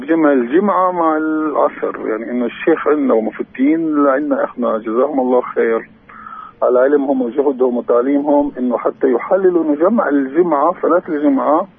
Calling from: Nablus, West Bank, Palestine; من نابلس.

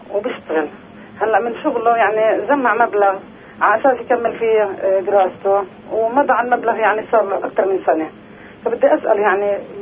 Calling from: Nablus, West Bank, Palestine

